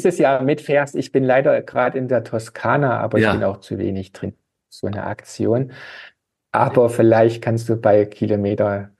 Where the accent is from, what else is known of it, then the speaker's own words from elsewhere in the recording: Saxony, Germany; ich bin ja ursprünglich aus dem Erzgebirge und schöne Mountainbike-Region.